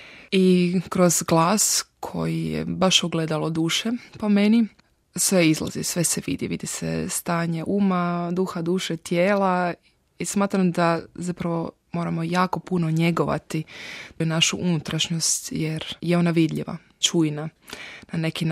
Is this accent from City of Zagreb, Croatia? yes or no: yes; Zagreb, City of Zagreb, Croatia; Rodom sam iz Zagreba i u Zagrebu živim.